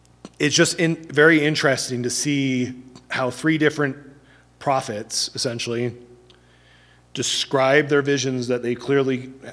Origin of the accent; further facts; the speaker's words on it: California, United States; also born or lived in Hawaii; Where I grew up in California, didn't see them at all. Luckily, I lived in Hawaii for a lot.